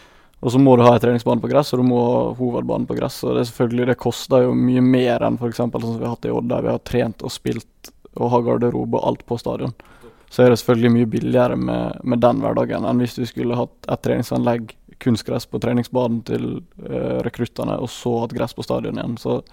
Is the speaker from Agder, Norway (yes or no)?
no; Spjelkavik, Møre og Romsdal, Norway; Vi kommer fra Spjelkavik, så vi har alltid hatt en gressbane tilgjengelig.